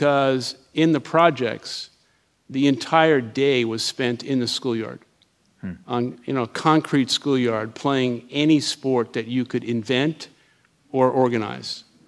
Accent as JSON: {"language": "English", "town": "New York City", "region": "New York", "country": "United States", "tie": "born or raised there", "said": "I grew up in Canarsie, which is at the last stop of the L train in Brooklyn, in a housing project that had 34 buildings, a two-bedroom apartment for my mother and father, sister and brother."}